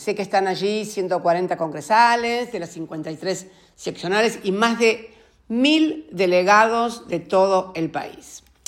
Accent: Argentina; yendo a otras de las cuestiones que nos deben ocupar tanto como argentinos y como militantes

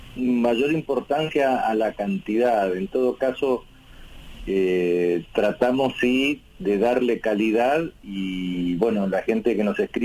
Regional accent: La Plata, Buenos Aires Province, Argentina; obviamente nosotros somos de La Plata, así que a Uruguay íbamos casi todos los fines de semana.

